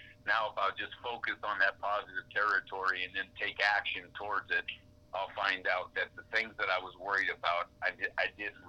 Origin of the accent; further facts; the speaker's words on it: New York, United States; growing up in New York with my father as a Yankee and him bringing all the baseball cards home all the time